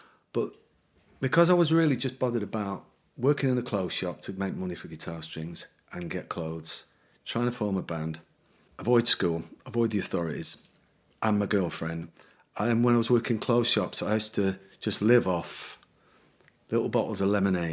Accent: Manchester, North West England, United Kingdom; I was really, really super into smoking pot because I was from Manchester and I was a guitar player.

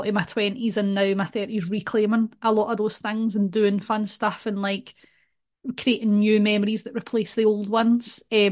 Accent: Glasgow, Scotland, United Kingdom; I'm Scottish. I grew up in Glasgow

